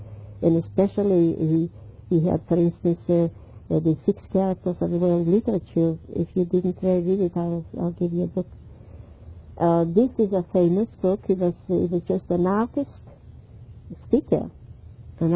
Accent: New Jersey, United States; And the people, like we have in the Harrah School where we come from New Jersey

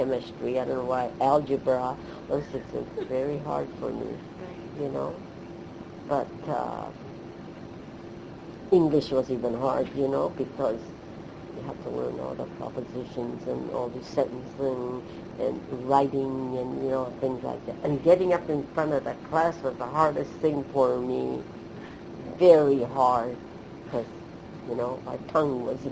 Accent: Terminal Island, California, United States; They knew we came from Terminal Island. That was a fishing village.

